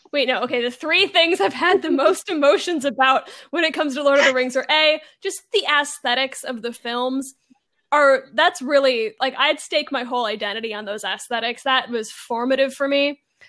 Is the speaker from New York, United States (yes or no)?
no; Virginia, United States; like as a child growing up in Northern Virginia, and like just that part of my life was so fucking dark.